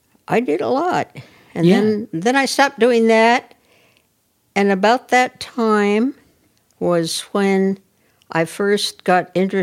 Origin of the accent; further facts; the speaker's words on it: Portland, United States; also born or lived in Minnesota; I am from Portland. Yeah. And I am a native, but we lived, my husband and I lived in Minnesota for 20 years.